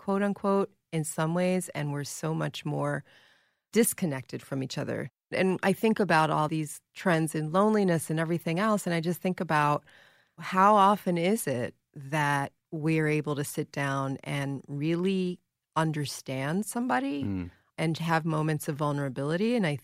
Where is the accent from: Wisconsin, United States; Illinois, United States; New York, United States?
New York, United States; I think I'm a New Yorker.